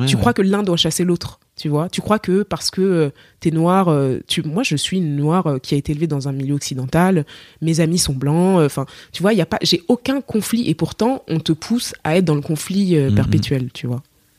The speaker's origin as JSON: {"language": "French", "country": "Cameroon", "accent": "Cameroonian", "said": "ma voix parlée, elle est la plus proche de moi quand je parle avec mon accent camerounais comme ça."}